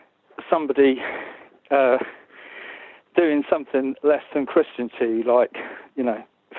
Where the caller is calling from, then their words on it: London, United Kingdom; calling from London.